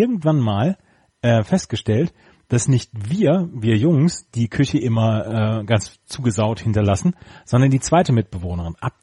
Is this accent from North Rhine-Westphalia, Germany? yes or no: yes; Bad Oeynhausen, North Rhine-Westphalia, Germany; Von Bad Oeynhausen nach Hannover, das ist ja in einer Sendung. Aus meiner Heimat in deine Heimat.